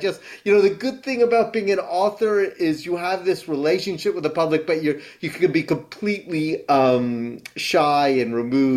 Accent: Connecticut, United States; now in New York City, United States; Born in New York, raised in Connecticut.

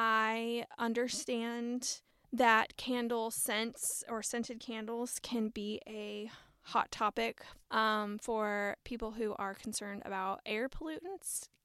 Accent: United States; I know that as a girl growing up in America, I thought that the Bath and Body Works candles were just the epitome of success.

